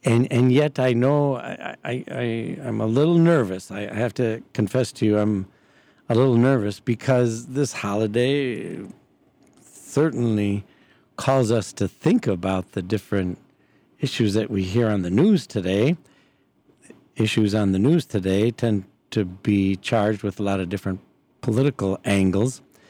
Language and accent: English; United States; born there; I was born here in the United States.